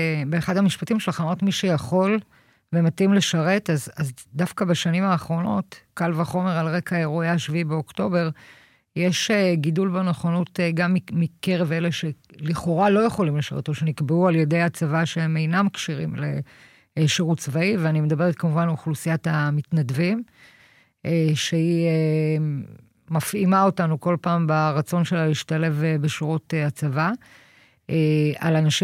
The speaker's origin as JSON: {"language": "Hebrew", "town": "Kiryat Motzkin", "region": "Haifa District", "country": "Israel", "lives_now": "Modi'in, Israel", "said": "אני גר היום במודיעין, במקור אני מקריית מוצקין, משפחה שלי שם."}